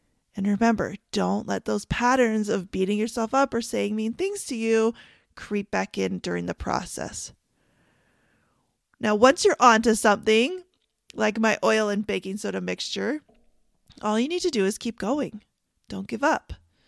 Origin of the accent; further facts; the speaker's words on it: Canada; And I have to laugh at myself because I'm Canadian and saying sorry is about as common as saying eh.